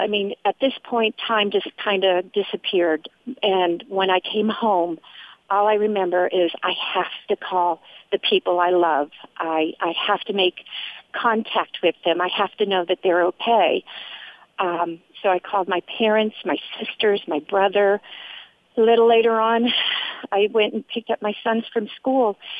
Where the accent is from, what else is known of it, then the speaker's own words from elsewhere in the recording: Nacogdoches, Texas, United States; from Nacogdoches, Texas, letting you know what I was doing the day of 9/11.